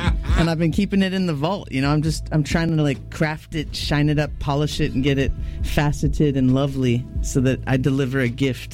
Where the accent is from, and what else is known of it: London, Ontario, Canada